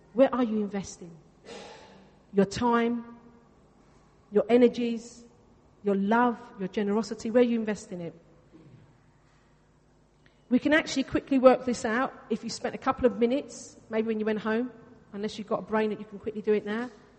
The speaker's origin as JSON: {"language": "English", "country": "Greece", "first_language": "Greek", "second_language": "English", "said": "I do speak Greek, actually. It's my first language. It's my most natural language. I don't get a chance to say it much."}